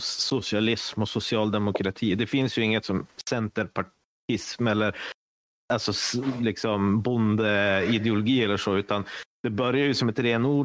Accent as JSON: {"language": "Swedish", "region": "Västerbotten County", "country": "Sweden", "said": "Och där jag kommer ifrån, norra Västerbotten, här är det ju alltså totalt sosseland."}